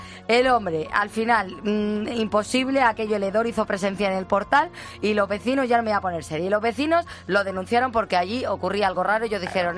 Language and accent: Spanish; Germany; Me crié de jovencita en Alemania y allí pues no hay reyes, y donde yo vivía además eran protestantes.